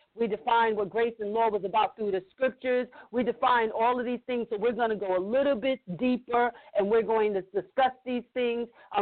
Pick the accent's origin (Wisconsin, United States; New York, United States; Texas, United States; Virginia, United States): New York, United States; also born or lived in Jamaica; I'm Jamaican, and I'm from New York, and we talk very fast.